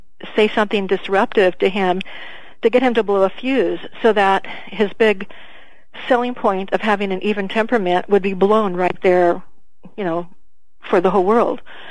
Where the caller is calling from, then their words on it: Carpinteria, California, United States; Carpinteria.